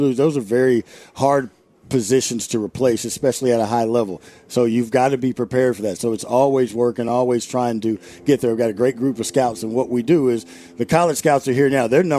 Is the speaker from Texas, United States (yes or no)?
yes; Houston, Texas, United States; The only thing, Houston. I'm from Houston